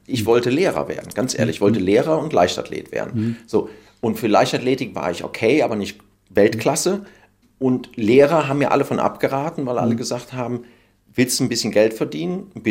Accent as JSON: {"language": "German", "town": "Koblenz", "region": "Rhineland-Palatinate", "country": "Germany", "lives_now": "Cologne, Germany", "said": "Ich komme aus Koblenz, wir hatten nichts."}